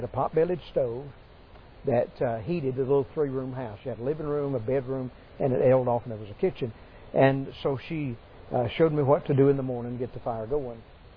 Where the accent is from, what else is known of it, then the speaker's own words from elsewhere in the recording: Atlanta, Georgia, United States; I was born and raised in Atlanta.